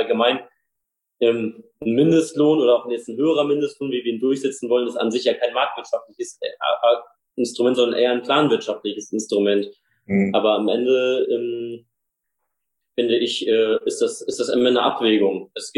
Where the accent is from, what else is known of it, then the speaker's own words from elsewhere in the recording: Hesse, Germany; ich bin 28 Jahre alt, war auch lange Zeit Kreisvorsitzender der Jusos, mein Kinzig-Kreis, meiner Heimat.